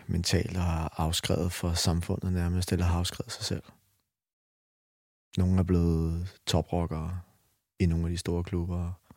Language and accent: Danish; Albertslund, Capital Region of Denmark, Denmark; Jo, jeg er opvokset i Albertslund, som ligger lidt syd for København, i en del, hvor at det var ikke et vildt kvarter.